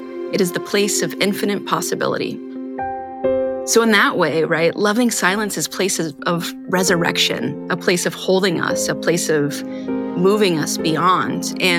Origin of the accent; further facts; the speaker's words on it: Iowa, United States; I was working as a drug and alcohol counselor in Iowa, which is my home state.